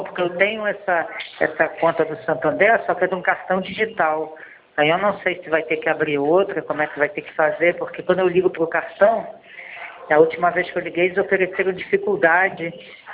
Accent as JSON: {"language": "Portuguese", "town": "Araruama", "region": "Rio de Janeiro", "country": "Brazil", "said": "Não, do Rio, eu sou aqui da cidade de Araruama."}